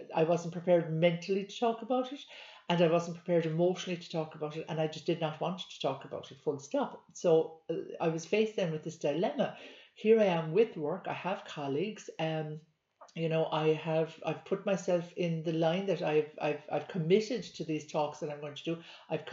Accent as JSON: {"language": "English", "region": "Munster", "country": "Ireland", "said": "I'm actually based in Ireland. I'm Irish, and I am down in a county called Cork."}